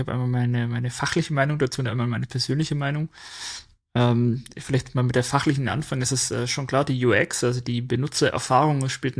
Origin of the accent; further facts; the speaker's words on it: Baden-Württemberg, Germany; accent: Swabian; ich bin Schwabe, ja?